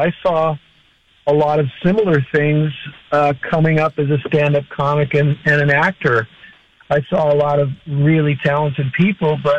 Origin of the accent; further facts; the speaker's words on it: St. Clair Shores, Michigan, United States; Mark Sandrowski, who's from my hometown of St. Clair Shores, Michigan.